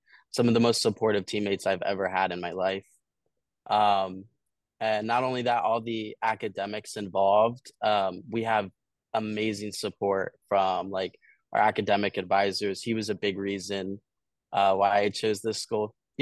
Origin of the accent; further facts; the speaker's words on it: Glenside, Pennsylvania, United States; I'm from Glenside, Pennsylvania.